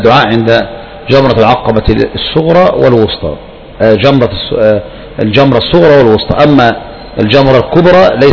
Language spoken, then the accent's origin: Arabic; Egypt; لكن احنا بقى يعني كمصريين